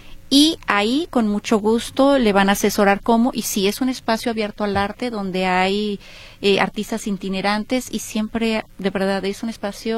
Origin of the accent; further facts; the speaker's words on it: Tlaquepaque, Jalisco, Mexico; Yo vivo en Tlaquepaque, digo, es mi terruño